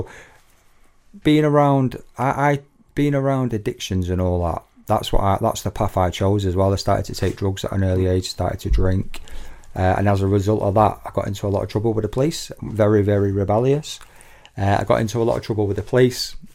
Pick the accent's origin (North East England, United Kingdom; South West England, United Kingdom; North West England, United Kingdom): North West England, United Kingdom; Manchester; I'm from the Northwest, so I spent a lot of time not down the road from here in Newton Heath. So Manchester.